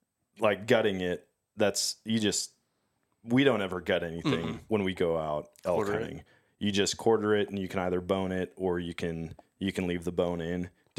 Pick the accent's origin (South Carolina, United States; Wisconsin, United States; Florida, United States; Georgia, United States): Wisconsin, United States; Like growing up in Wisconsin, whitetail hunting, like you shoot an animal and it's like, yeah, if you get a follow-up shot, great.